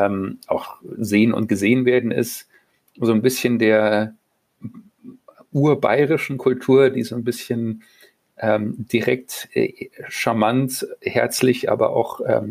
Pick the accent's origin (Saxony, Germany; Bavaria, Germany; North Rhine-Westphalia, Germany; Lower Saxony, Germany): Bavaria, Germany; Munich; born there; Ja, meine Geburtsstadt, und ich liebe sie sehr.